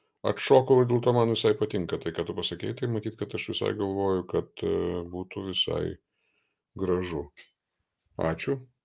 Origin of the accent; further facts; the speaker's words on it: Druskininkai, Alytus County, Lithuania; aš esu iš Druskininkų. Mano kilmės vieta yra Druskininkai